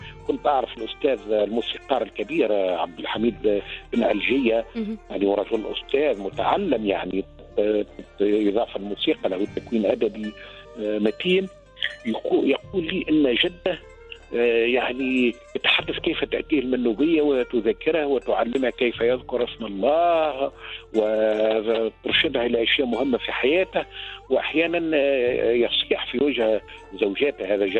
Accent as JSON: {"language": "Arabic", "country": "Tunisia", "said": "واللي هو المثال المتداول عندنا في تونس،"}